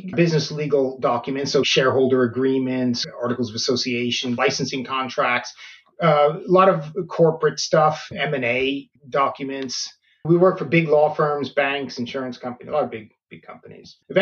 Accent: New York, United States; moved away as an adult; now in Sweden; I'm from the States, from New York. I grew up in New York, went to school, university there, studied law, worked for a couple of years at a law firm

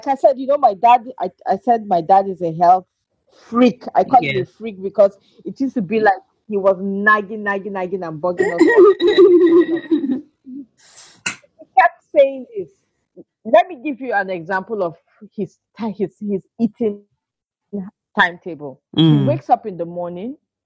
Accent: Zaria, Kaduna State, Nigeria; I grew up in Zaria. And from Zaria to Kaduna by road, driving is 45 minutes.

